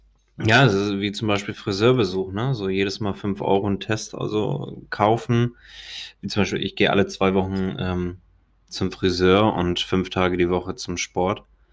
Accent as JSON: {"language": "German", "country": "Albania", "lives_now": "Hamburg, Germany", "said": "Ist bei uns in Albanien nicht so. Da gibt es kein Shampoo. Das ist das Problem. Ja, doch, gibt's schon, aber es ist halt anders. Also hier in Hamburg"}